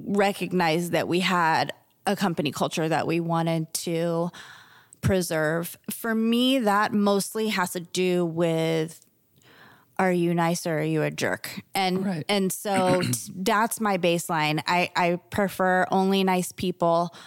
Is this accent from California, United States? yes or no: no; Florida, United States; because I'm from South Florida